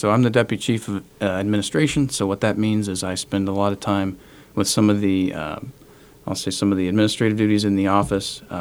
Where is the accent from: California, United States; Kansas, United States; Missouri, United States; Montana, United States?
Kansas, United States; Hesston; Yes, I grew up in small town USA, Heston, Kansas, just I guess north of Wichita, about 30 minutes or so, and spent most of my childhood there.